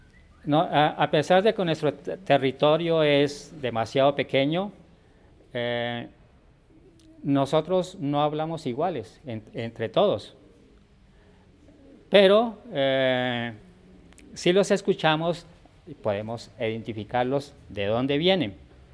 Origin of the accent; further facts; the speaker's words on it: Kinchuquí, Imbabura, Ecuador; born there; first language Quechua; El título que lleva, Kinchuquí, ese es el sitio exacto donde yo nací, mi sitio de origen, mi territorio.